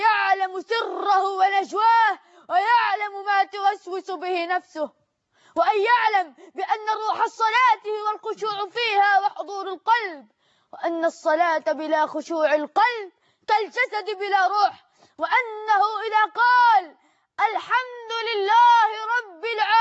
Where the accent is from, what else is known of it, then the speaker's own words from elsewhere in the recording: Egypt; اللهم اجعل بلدنا مصر أمنا أمانا، سخاء الرخاء